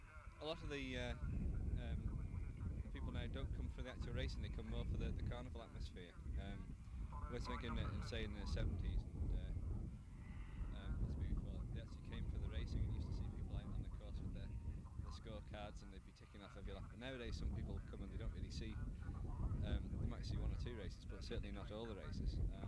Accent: Isle of Man; Yeah, I'm Manx by birth.

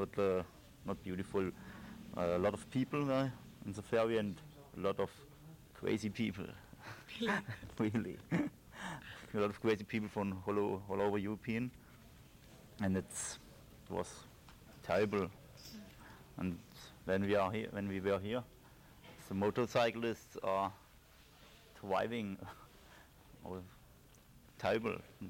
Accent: Baden-Württemberg, Germany; English is a second language; And I'm from Germany, Black Forest.

